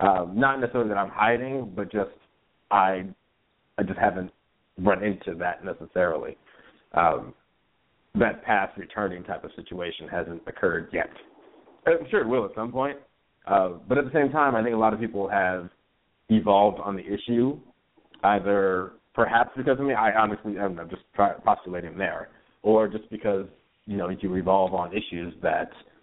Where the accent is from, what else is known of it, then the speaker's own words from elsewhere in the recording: New Jersey, United States; at the church that I grew up in back in New Jersey, I haven't been to in what year are we in? 13 years.